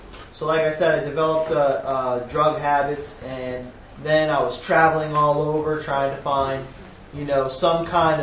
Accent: New Hampshire, United States; I was raised in New Hampshire. It's a state in the United States. It's a New England state. It's predominantly white.

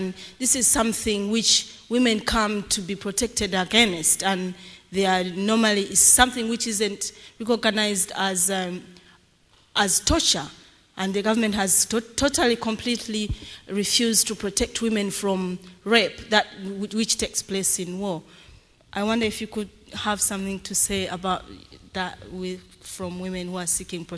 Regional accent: Rwanda; And I'm from Rwanda

